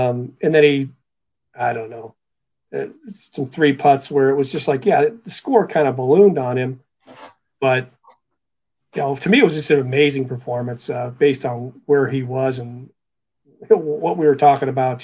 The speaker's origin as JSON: {"language": "English", "town": "Cleveland", "region": "Ohio", "country": "United States", "tie": "born or raised there", "said": "Fran Tarkenton, even though I grew up in Cleveland"}